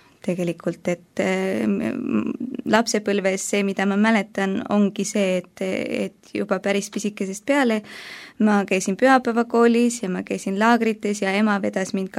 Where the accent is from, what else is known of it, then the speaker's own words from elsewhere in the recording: Saare County, Estonia; Nii et olen Saaremalt, jah.